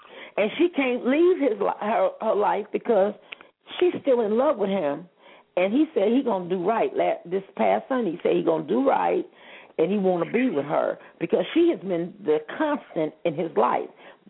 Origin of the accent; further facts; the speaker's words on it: the South, United States; You can tell I'm from the South, right?